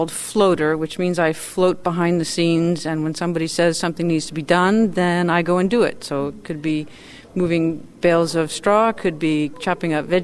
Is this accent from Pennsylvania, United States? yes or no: no; New York, United States; now in Denali, United States; And I'm from Denali, originally from New York.